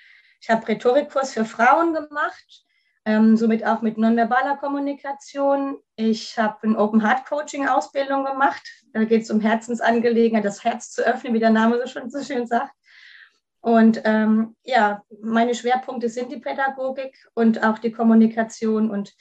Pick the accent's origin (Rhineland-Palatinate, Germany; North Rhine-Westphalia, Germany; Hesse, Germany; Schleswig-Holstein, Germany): Rhineland-Palatinate, Germany; Kaiserslautern; ich komme aus Kaiserslautern